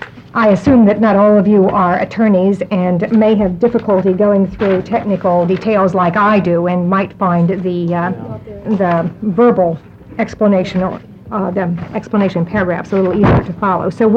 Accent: Corvallis, Oregon, United States; from Corvallis, Oregon, for the record.

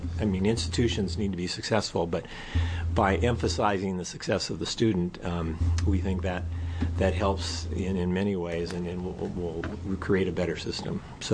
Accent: Bend, Oregon, United States; I'm an attorney from Bend, Oregon, and I have the privilege of being the chair of the Higher Education Coordinating Commission

